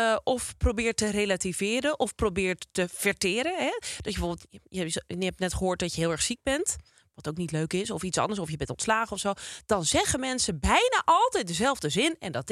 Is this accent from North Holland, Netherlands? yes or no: yes; North Holland, Netherlands; Ja, maar dat zie je ook al veel waar ik vandaan kom. De Zaanstreek.